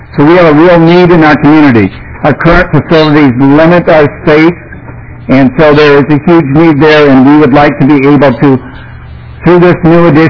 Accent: Wisconsin, United States; I'm from Wisconsin originally.

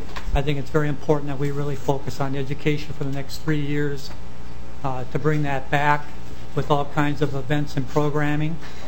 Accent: Brooklyn Center, Minnesota, United States; from Brooklyn Center, Minnesota.

